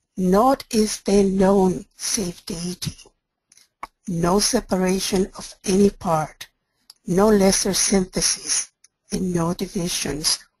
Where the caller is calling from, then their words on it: Victoria, British Columbia, Canada; I am in Victoria, Canada.